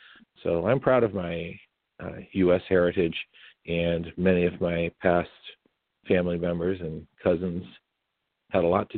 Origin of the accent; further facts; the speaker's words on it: Agawam, Massachusetts, United States; also born or lived in New Hampshire; I grew up in Agawam Public Schools. I was born actually in New Hampshire